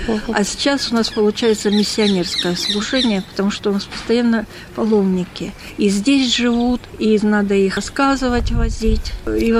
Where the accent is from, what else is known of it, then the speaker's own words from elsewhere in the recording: Siberia, Russia; Мы из Сибири были.